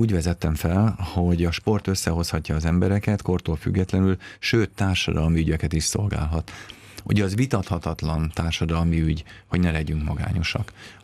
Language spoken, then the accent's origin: Hungarian; Keszthely, Zala, Hungary; Én keszthelyiként nagyon örülök, hogy a Keszthelyi hegységbe mentek.